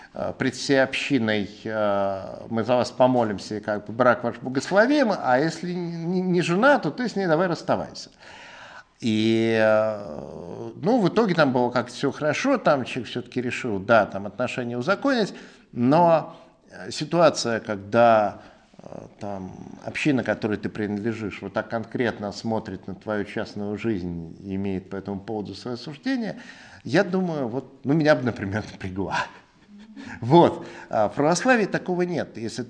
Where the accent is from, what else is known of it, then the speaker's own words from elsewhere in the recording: Russia; Ну вот, знаете, я вот родился, живу в России.